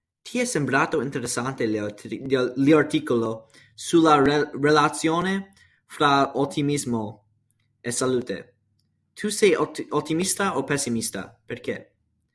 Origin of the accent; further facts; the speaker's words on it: Trenton, New Jersey, United States; born there; Italian is a second language; Sono nato a Trenton, New Jersey, il 22 settembre 2006.